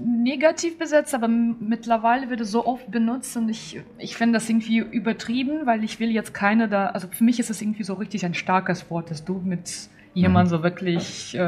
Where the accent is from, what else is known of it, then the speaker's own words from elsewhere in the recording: Saint Petersburg, Russia; now in Dortmund, Germany; weil ich komme aus St. Petersburg, aus Russland und meine Familie lebt noch da.